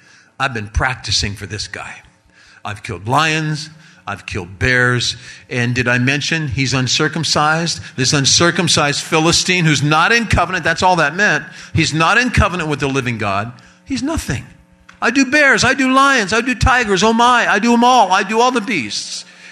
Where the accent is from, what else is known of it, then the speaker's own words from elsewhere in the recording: Cincinnati, Ohio, United States; I'm from Cincinnati.